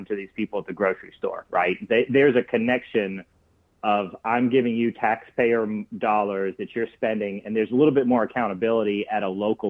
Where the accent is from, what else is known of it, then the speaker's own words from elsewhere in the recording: Mississippi, United States; now in Nashville, United States; so I'm from Mississippi. I live in Nashville now.